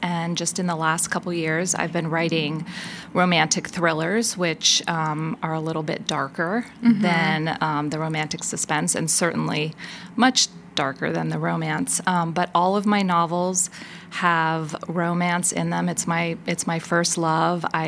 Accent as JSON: {"language": "English", "region": "California", "country": "United States", "lives_now": "Cincinnati, United States", "said": "It's a long and winding story, but I'm actually from California."}